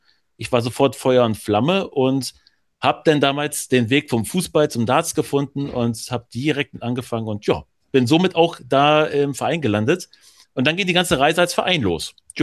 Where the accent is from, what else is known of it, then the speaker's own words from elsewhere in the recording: Verden, Lower Saxony, Germany; Ich bin 30 Jahre alt und ich komme aus dem Bereich Verdenalle. Das ist zwischen Bremen und Hannover.